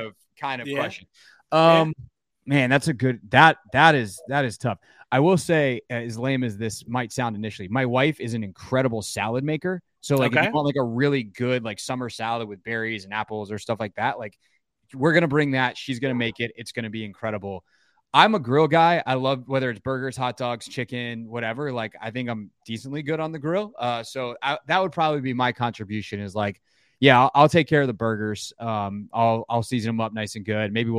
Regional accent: South Carolina, United States; I grew up in South Carolina. So we are a mustard based state and I am very fond of the mustard based sauce.

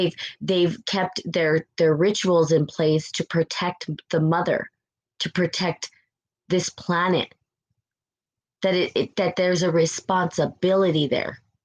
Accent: New Mexico, United States; I came from New Mexico mostly, where I was raised, right, around Native American culture. I was raised around New Mexican culture, which is Native culture.

